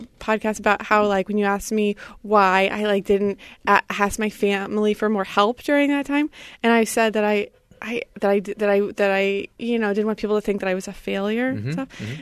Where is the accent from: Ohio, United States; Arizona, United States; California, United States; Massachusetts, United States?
Massachusetts, United States; Northampton; And I grew up